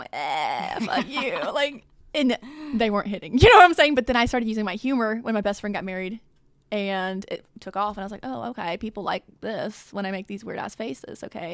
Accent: Arkansas, United States; I'm from Arkansas, like these two lovely ladies here. And I'm 23. No, I'm 24 now.

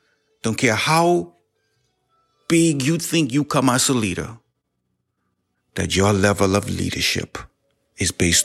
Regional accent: Bahamas; This is the vision that God has given to me when I was a young man growing up in the Bahamas under the leadership of Dr. Miles Monroe.

